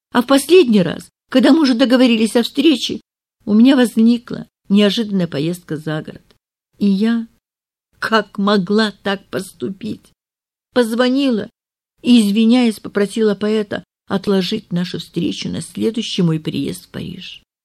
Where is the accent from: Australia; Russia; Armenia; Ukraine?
Ukraine; Kyiv, Kyiv City; Знал, что я из Киева.